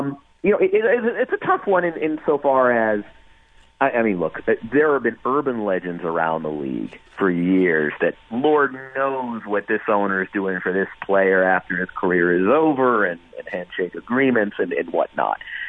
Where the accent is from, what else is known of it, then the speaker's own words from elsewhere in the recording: Atlanta, Georgia, United States; I grew up in Atlanta, so I was up in the Hawks